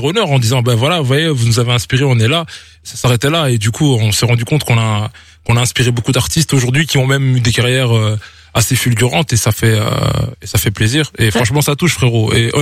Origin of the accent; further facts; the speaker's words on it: Liège, Wallonia, Belgium; now in Brussels, Belgium; Non, mais moi, moi, j'ai grandi à Liège quand j'étais petit.